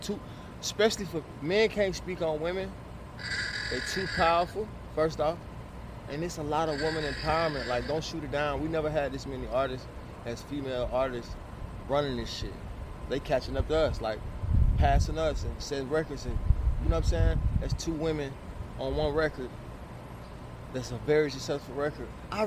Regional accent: the South, United States; I'm grown. I'm from the South, though. So maybe the rules and the laws is different.

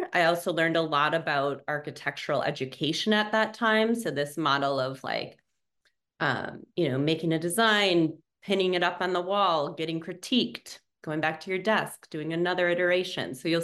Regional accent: Wisconsin, United States; So I grew up actually in the States. So I grew up in Wisconsin, which is a lovely place to visit. And I did my undergraduate at UW-Madison.

